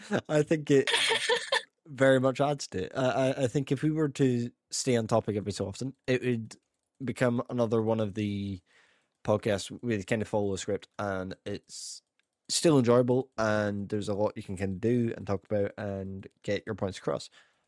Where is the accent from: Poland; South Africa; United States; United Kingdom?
United Kingdom; Edinburgh, Scotland; I am Scottish, I'm from Edinburgh